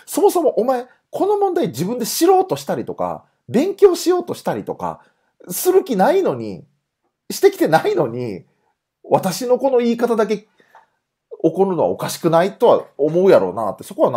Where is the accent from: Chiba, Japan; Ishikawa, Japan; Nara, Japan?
Nara, Japan; 奈良出身です。